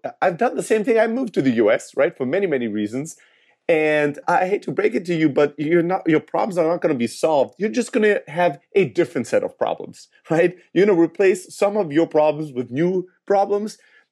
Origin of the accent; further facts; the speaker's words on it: Greece; I am from Greece, but Greece is really not economically or in any other way a great country to start a tech startup, right?